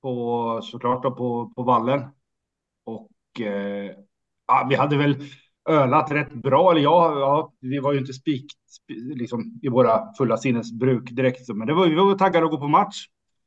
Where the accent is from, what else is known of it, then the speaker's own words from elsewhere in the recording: Östergötland, Sweden; jag är ju östgöte i grunden